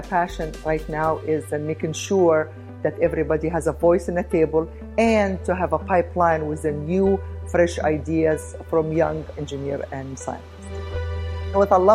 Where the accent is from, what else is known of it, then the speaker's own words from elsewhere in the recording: Egypt; English is a second language; My father used to work in water too. He used to work for the Nile River, for the high dam in Egypt. Growing up in Egypt, my dad was always encouraging me.